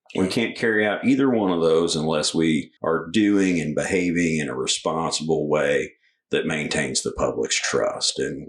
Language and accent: English; Lincoln, Missouri, United States; Grew up here. I tell folks I grew up in Lincoln, not Nebraska.